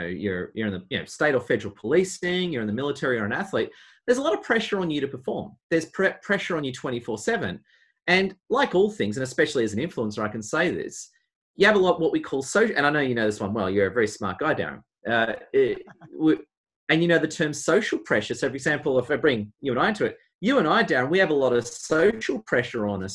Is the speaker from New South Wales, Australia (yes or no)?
no; Melbourne, Victoria, Australia; but I'm from Melbourne originally